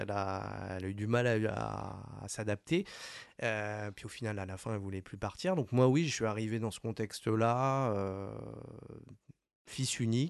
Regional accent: Fresnes, Île-de-France, France; je suis né à Paris, mais j'ai grandi, j'ai toujours vécu à Fresnes.

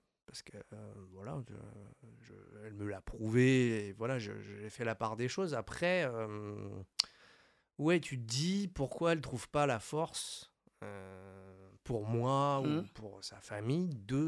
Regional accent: Fresnes, Île-de-France, France; je suis né à Paris, mais j'ai grandi, j'ai toujours vécu à Fresnes.

